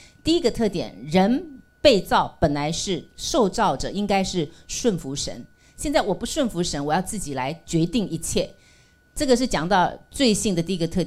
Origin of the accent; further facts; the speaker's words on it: China; 所以我们中国人也有一句话说，人不为己